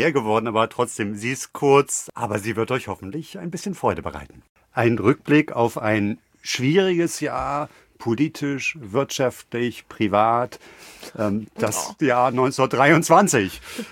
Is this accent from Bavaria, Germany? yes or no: no; Hamburg, Germany; in meiner Heimatstadt Hamburg